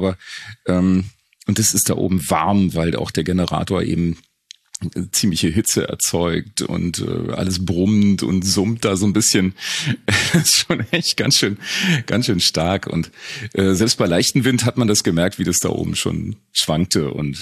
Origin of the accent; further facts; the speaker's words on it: Rathenow, Brandenburg, Germany; meine Heimatstadt Rathenow verbraucht. In Brandenburg mit 27.000 Menschen